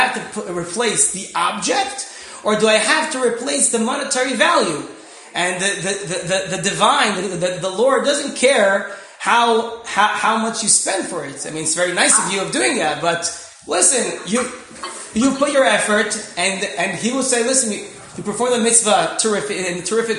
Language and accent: English; Israel; English is a second language; I didn't introduce myself, so I'm also from Israel. So I'll try to do my best to speak in English as best as possible.